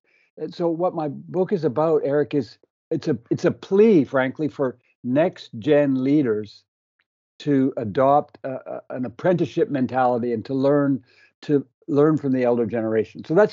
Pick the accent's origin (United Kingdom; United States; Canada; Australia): Canada; I'm a Canadian boy